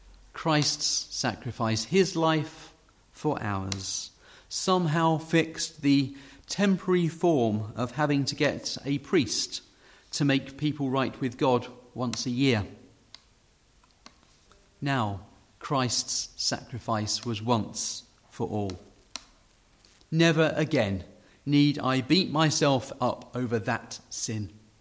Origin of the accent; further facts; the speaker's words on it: United Kingdom; It made me think about how we as British people, if we're invited to somebody's home for a meal, we might bring a gift